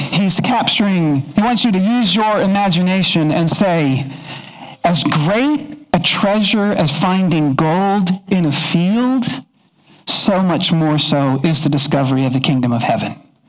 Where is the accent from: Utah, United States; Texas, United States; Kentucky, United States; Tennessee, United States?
Kentucky, United States; When I was a kid, I grew up in Kentucky, lots of cornfields